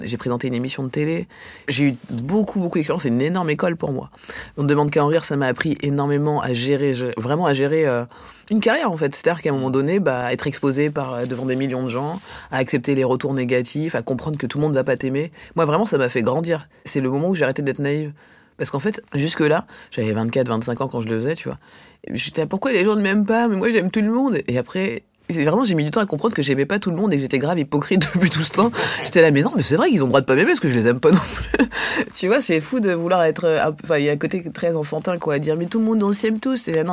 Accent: Grand Est, France; Je suis alsacienne et ivoirienne, je me sens absolument pas étrangère à la France

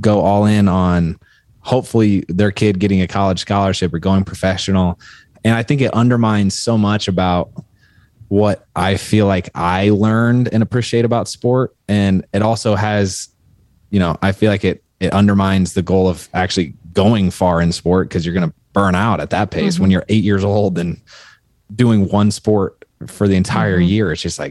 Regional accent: Indianapolis, Indiana, United States; I grew up in Indianapolis, and there's a town not too far that just built this massive youth sports complex

